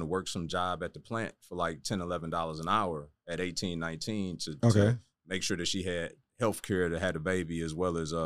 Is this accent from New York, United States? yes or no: no; Detroit, Michigan, United States; And I'm from Detroit originally, by the way.